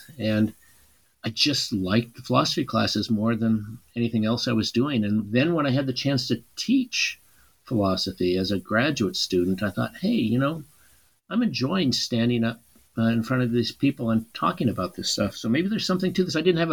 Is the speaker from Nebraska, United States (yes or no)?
yes; Nebraska, United States; Well, I grew up in Nebraska, and I grew up in, I was a young child during the 60s, and so I suppose something about that time must have influenced me.